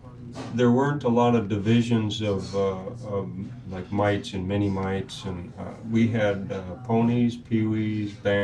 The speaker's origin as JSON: {"language": "English", "region": "Minnesota", "country": "United States", "lives_now": "St. Louis, United States", "said": "I am from the Midwest. I'm from Minnesota originally. My wife is from North Dakota."}